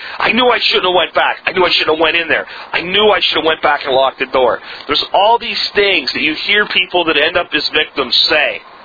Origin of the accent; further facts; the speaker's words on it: Jacksonville, Florida, United States; I grew up in Jacksonville, which got a lot of flooding in the storm.